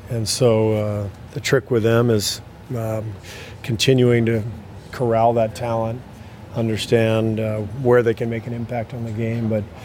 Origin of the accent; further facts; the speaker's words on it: Los Angeles, California, United States; I have no idea. I'm from Los Angeles.